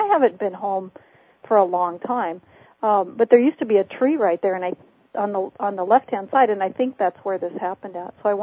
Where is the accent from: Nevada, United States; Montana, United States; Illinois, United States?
Montana, United States; Great Falls; I grew up around Great Falls, Montana, and in right out of Great Falls headed north towards Havre.